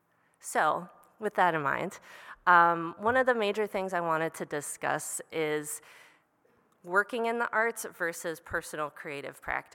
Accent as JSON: {"language": "English", "region": "Illinois", "country": "United States", "moved": "as an adult", "lives_now": "Winona, United States", "said": "I am 37, I think. And I've been living in Winona for a total of about 14 or 15 years. I came here from the Chicago suburbs as a college student."}